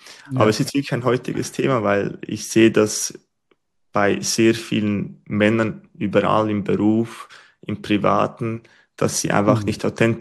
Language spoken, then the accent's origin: German; Switzerland; born there; meine Eltern kommen ursprünglich aus Serbien. Ich bin in der Schweiz geboren. In der Schweiz bin ich so mit einem Secondo.